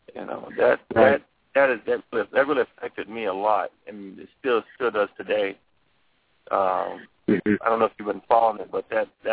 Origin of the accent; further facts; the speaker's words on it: Jonesboro, Louisiana, United States; I'm from Louisiana, and I was in the down the country areas, like Jonesboro, Louisiana, between Monroe and Shreveport, below Ruston area.